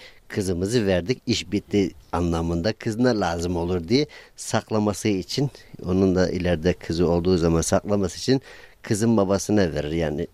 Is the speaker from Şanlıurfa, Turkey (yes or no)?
no; Ulus, Zonguldak, Turkey; born there; 1977 Zonguldak Ulus doğumluyum. 1982'den beri Safranbolu Demirciler Çarşısı'nda demircilik işleriyle uğraşmaktayım.